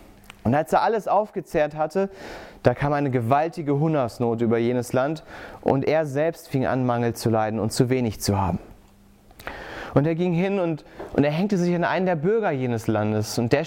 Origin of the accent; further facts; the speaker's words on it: Bergisch Gladbach, North Rhine-Westphalia, Germany; ich komme aus Bergisch Gladbach.